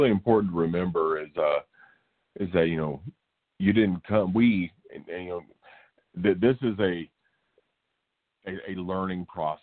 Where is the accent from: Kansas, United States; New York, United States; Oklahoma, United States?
Oklahoma, United States; And I am from Oklahoma. And the only knock that I will say on Colorado is that for a slow-talking Southern boy like myself, there's no place to swim.